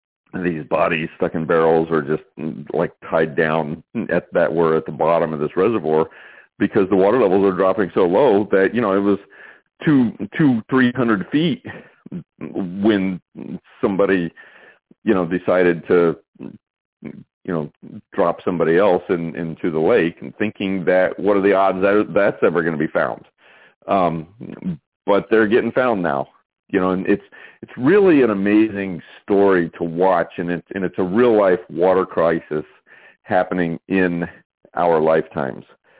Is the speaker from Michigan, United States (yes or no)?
yes; Michigan, United States; I mean, I'm from Michigan. We're surrounded by the largest freshwater resource in the world